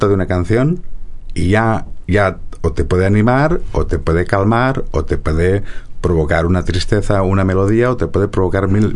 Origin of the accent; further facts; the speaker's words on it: Spain; first language ca; Spanish is a second language; te lo traduciré a castellano y a mi lengua nativa, que es el catalán